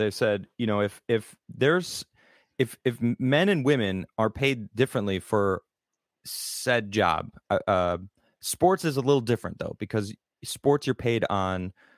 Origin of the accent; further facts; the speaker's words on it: Chicago, Illinois, United States; I grew up in Chicago, of course, the Bulls, you know.